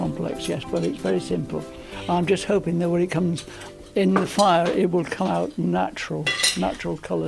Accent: Harrogate, Yorkshire and the Humber, United Kingdom; I am from Harrogate.

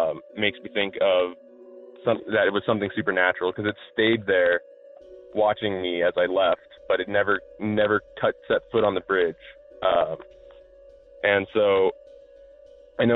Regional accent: Albuquerque, New Mexico, United States; I mean, I'm from Albuquerque, so I'm used to, you know, crazy people every once in a while.

